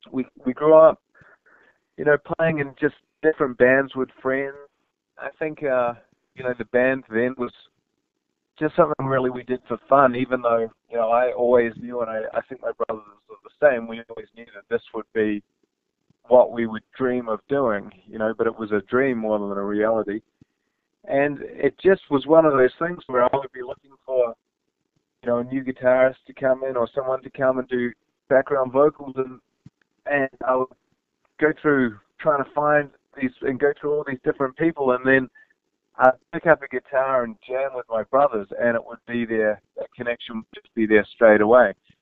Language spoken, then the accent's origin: English; New Zealand; I could totally forgive you for thinking we're Australian because we do play the didgeridoo and have been known to do … covers, but we are in fact from New Zealand.